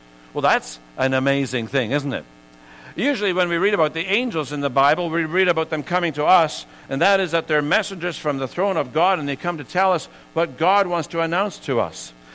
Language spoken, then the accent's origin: English; Scotland, United Kingdom; born there; I was born in Scotland and so on and all the rest of it.